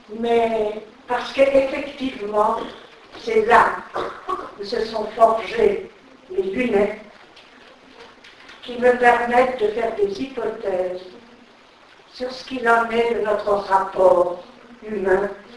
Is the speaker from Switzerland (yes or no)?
no; Grand Est, France; je suis alsacienne, qui se voulait. Et les alsaciens nagent quand même un peu dans la dialectique de la langue allemande